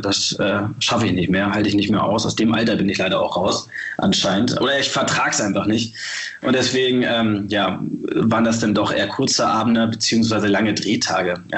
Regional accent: Hamburg, Germany; ich bin hier in Hamburg aufgewachsen und geboren

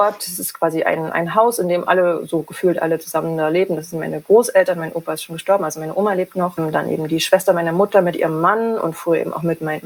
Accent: East Germany, Germany; ich bin in der DDR groß geworden

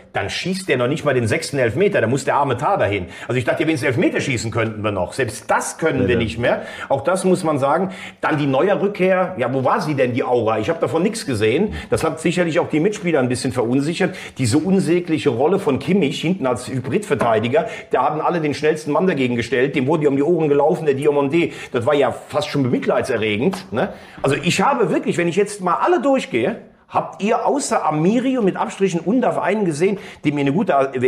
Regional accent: Rhineland-Palatinate, Germany; Main oder Andernach, da wo ich herkomme.

